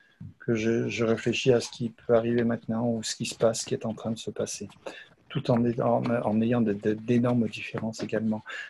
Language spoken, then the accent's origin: French; Madagascar; now in Mayotte; Je pense à l'île d'à côté, hein, chez moi, à Madagascar par exemple, ou même ici dans des quartiers où très misérables, hein, encore, à Mayotte.